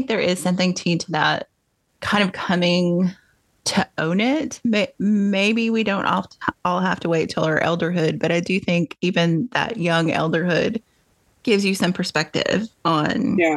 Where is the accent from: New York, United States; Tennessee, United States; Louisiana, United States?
Tennessee, United States; also born or lived in Nashville; At East Tennessee.